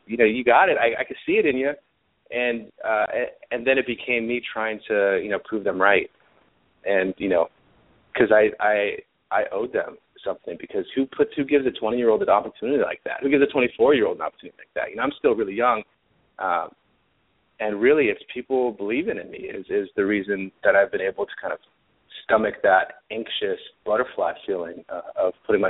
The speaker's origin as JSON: {"language": "English", "region": "California", "country": "United States", "said": "since I'm from Northern California, people gave me a lot of flack for moving to Los Angeles."}